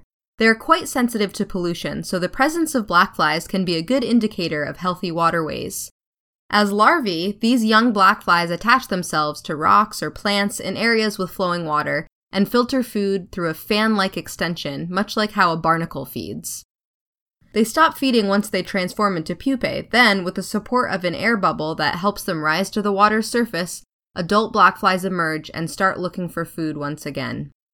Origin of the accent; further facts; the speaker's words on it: Maine, United States; Growing up in Maine, we had a screenhouse in the backyard that offered 144 square feet of sweet sanctuary from black flies.